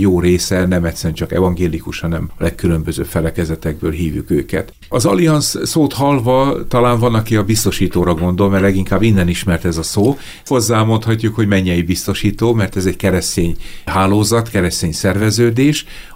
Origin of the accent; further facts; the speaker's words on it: Békéscsaba, Békés, Hungary; hát én Békés Csabán nőttem föl